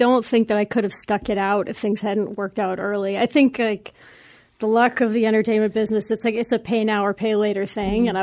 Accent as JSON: {"language": "English", "town": "Minneapolis", "region": "Minnesota", "country": "United States", "lives_now": "Los Angeles, United States", "said": "Minneapolis."}